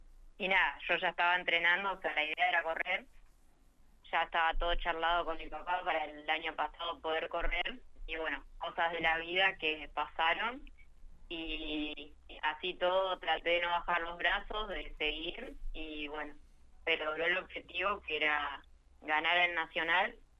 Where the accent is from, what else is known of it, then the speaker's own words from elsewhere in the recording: Santa Cruz, Argentina; Yo soy de Santa Cruz y era bastante difícil viajar tantos kilómetros para correr. Así que hacíamos como carrera por medio o las carreras que se podía y corríamos allá a nivel Patagonia.